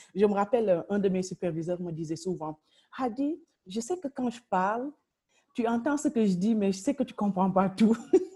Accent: Senegal; moved away as an adult; now in Canada; je suis originaire du Sénégal. Je suis au Canada depuis 13 ans maintenant. Alors, je suis arrivée à Winnipeg, au Manitoba, dans l'ouest.

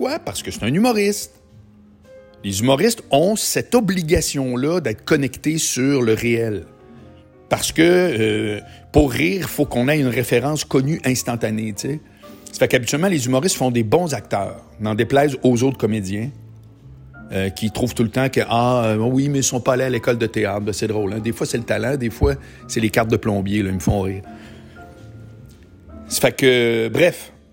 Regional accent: Quebec City, Quebec, Canada; moi, je viens de Québec, j'ai été élevé à la radio de Québec.

